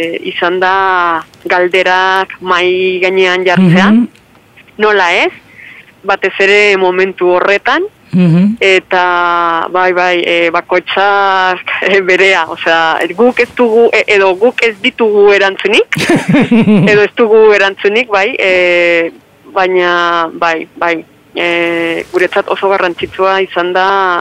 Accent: Colombia; now in Spain; orain dela bi 12 urte iritsi nintzen ona Euskal Herrira. Baina bueno, ni naiz migratzaile. Euskalduna naiz. Eta kolombiarra naiz, noski baiet.

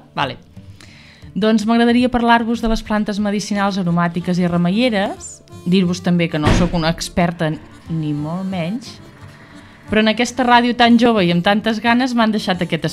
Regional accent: Catalonia, Spain; vinc de l'Empordà, del Baix

